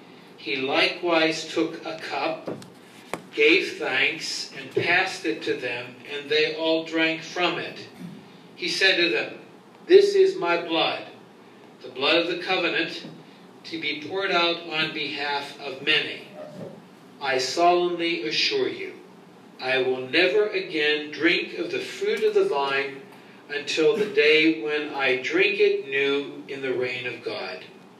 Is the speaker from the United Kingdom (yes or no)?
no; Ambridge, Pennsylvania, United States; I think many of you know I grew up in Ambridge, 18 miles northwest of the city of Pittsburgh.